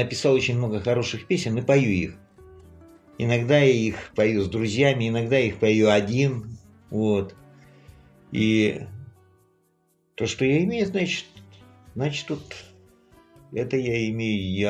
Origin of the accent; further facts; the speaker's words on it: Vologda, Vologda Oblast, Russia; Да, я не стесняюсь, что я из Вологды.